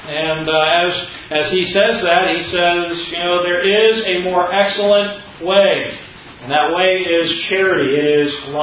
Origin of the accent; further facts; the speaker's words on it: Pennsylvania, United States; but we are from Pennsylvania, and we appreciate the opportunity that we've had to be able to be at Tri-State and now to be able to be here at Pine Island.